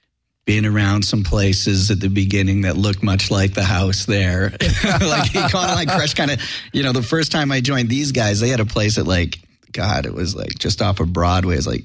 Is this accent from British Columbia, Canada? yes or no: yes; Vancouver, British Columbia, Canada; And I grew up in Vancouver. I was born and raised in Vancouver.